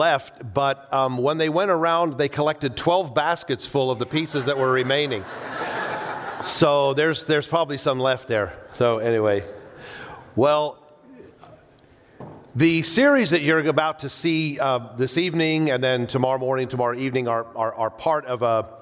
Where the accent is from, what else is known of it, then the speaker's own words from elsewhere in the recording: South Africa; So I grew up in South Africa, and so I know what safaris are all about.